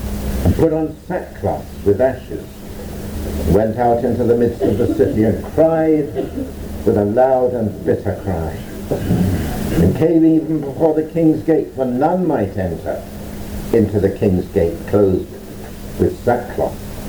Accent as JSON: {"language": "English", "region": "England", "country": "United Kingdom", "lives_now": "Ireland", "said": "I'm an Englishman, I'm a Jew"}